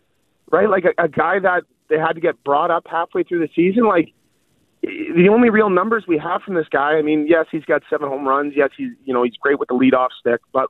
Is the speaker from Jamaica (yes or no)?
no; Canada; Hey, I'm a Canadian. We always over exaggerate, man.